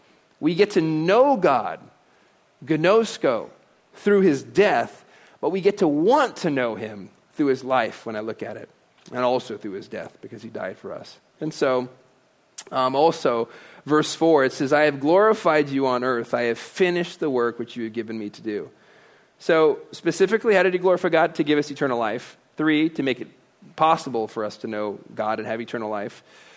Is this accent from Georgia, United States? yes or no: no; Florida, United States; I grew up in Florida, Disney World. Been there like 100 times because anytime a relative came, I went there.